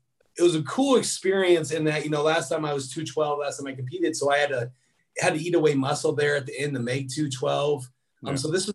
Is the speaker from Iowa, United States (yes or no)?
yes; Des Moines, Iowa, United States; I grew up in Des Moines, Iowa, which is only 5 hours away.